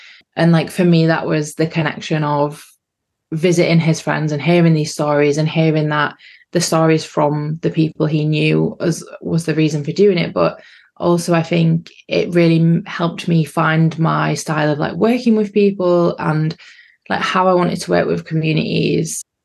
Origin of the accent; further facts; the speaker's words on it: North East England, United Kingdom; I'm an artist from the Northeast